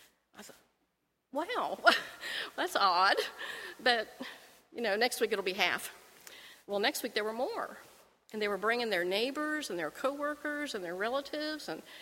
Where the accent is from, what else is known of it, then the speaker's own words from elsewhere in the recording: Lithopolis, Ohio, United States; You know, I grew up 2 miles outside of Lathopolis, Ohio, which is a town of 600 people.